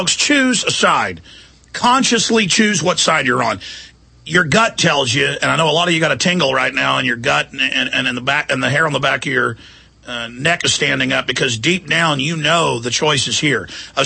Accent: the South, United States; And again, I'm a Southerner, and my ancestors were on the side of the South.

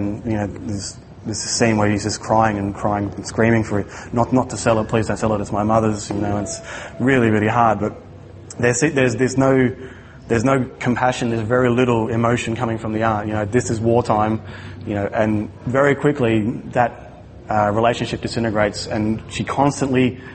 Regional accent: Australia; in my hometown in Australia, there was some pretty bad floods, and our hometown was cut off for about a week or so.

